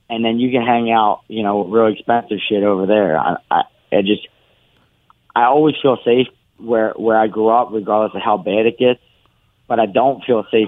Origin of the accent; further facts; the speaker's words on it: Philadelphia, Pennsylvania, United States; If you watch a movie Rocky, I grew up in Kensington. That's where Rocky was filmed.